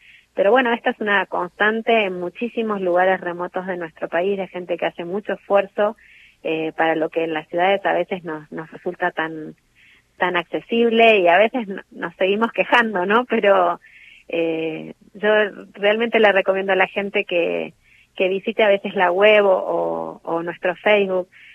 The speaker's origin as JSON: {"language": "Spanish", "region": "Buenos Aires", "country": "Argentina", "said": "yo también soy de Buenos Aires, así que voy y vengo"}